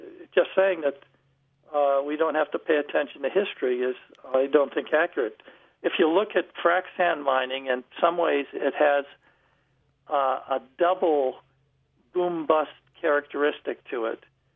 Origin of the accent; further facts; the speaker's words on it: Wisconsin, United States; now in Montana, United States; I'm I'm from Montana. I grew up in Wisconsin, but I've been in Montana for 45 years, a mining state, long history in mining.